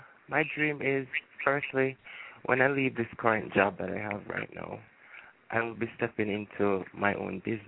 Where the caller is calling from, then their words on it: Jamaica; calling from Jamaica.